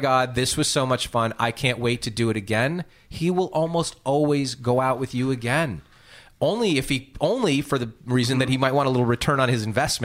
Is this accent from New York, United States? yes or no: yes; New York, United States; I'm from New York originally.